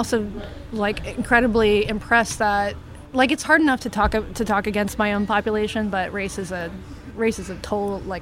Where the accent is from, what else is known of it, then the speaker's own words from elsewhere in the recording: the South, United States; And from my experience, I'm from the South.